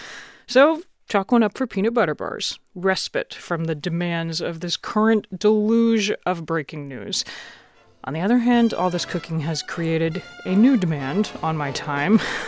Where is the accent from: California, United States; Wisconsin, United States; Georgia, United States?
Georgia, United States; I grew up in Georgia in the 70s and 80s